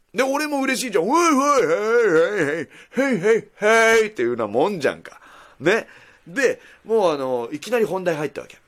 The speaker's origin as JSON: {"language": "Japanese", "region": "Nagasaki", "country": "Japan", "tie": "born or raised there", "said": "俺の地元が長崎でね、長崎市ですね。長崎市の本当もう観光名所がいっぱいあるところですよ。出島だったりね、グラバー園だったり、オランダ坂とか、そういうようなところ"}